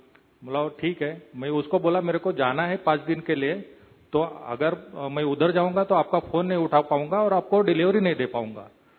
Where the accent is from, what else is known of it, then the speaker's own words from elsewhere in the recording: Pune, Maharashtra, India; मैं पुणे से आया हूं।